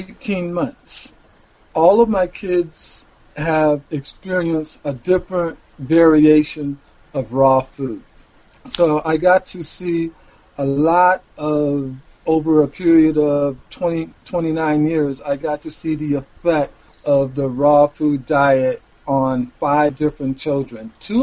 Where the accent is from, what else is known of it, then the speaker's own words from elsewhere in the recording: Detroit, Michigan, United States; My whole family, out of my whole family that I grew up with in Detroit, out of 24 relatives, only 4 of us are still alive.